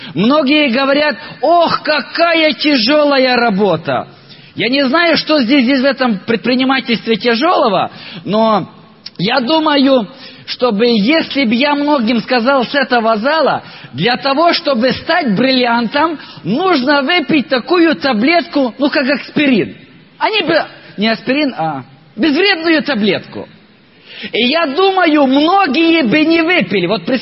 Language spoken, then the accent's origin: Russian; Mukachevo, Zakarpattia Oblast, Ukraine; first language Ukrainian; Russian is a second language; Я сам из Западной Украины, из города Мукачево. И мне бы было легче говорить по-украински, быстрее и лучше я бы вам рассказал.